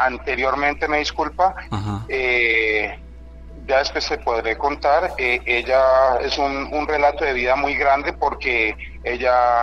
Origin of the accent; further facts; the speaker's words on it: Colombia; now in Mexico City, Mexico; Desde aquí, desde la Ciudad de México, pero soy colombiano.